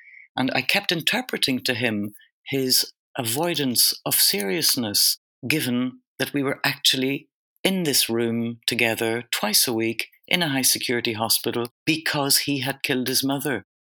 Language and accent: English; Ireland; Obviously, I'm a white Irish woman. But the fact that I am Irish, I think, has a weird extra dimension to enable me to make a rapport